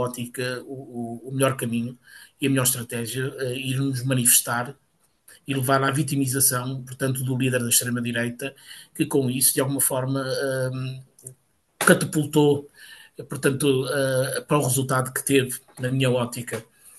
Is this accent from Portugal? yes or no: yes; Portugal; enquanto português, enquanto cigano